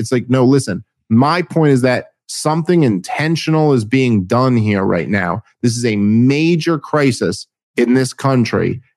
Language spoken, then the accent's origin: English; New York City, New York, United States; I grew up in New York City.